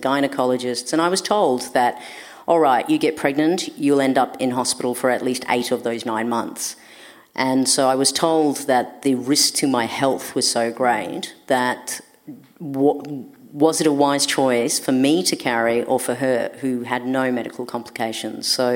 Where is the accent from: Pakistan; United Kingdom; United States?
Pakistan; for me, I'm Pakistani